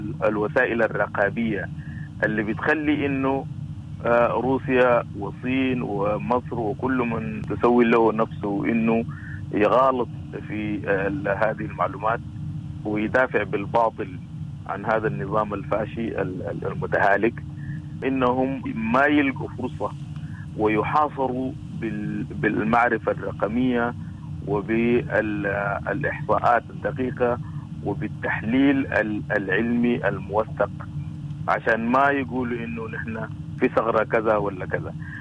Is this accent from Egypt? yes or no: no; Sudan